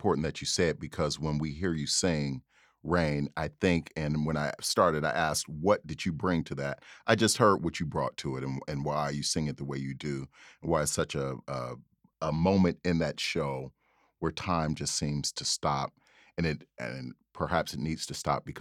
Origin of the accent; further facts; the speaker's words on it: Cleveland, Ohio, United States; even growing up in Cleveland and, you know, my parents coming from Mississippi